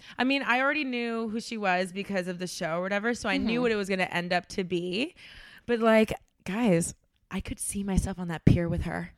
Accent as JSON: {"language": "English", "town": "Miami", "region": "Florida", "country": "United States", "said": "Let me tell you, I'm from Miami."}